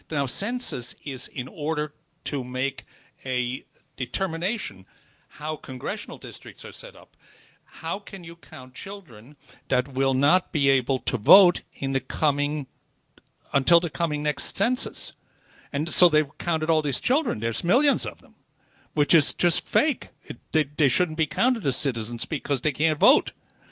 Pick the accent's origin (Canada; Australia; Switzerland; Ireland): Switzerland; Zurich; now in United States; I was born in Switzerland, and my hometown is Zurich.